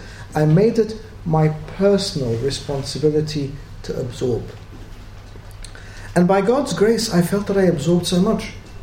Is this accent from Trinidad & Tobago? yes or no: no; Australia; now in United Kingdom; I was brought up in Australia